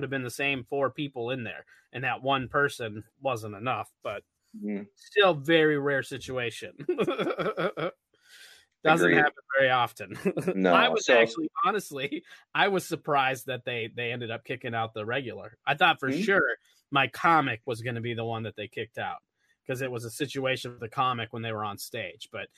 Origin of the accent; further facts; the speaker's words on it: Midwest, United States; I believe it. I'm from the Midwest.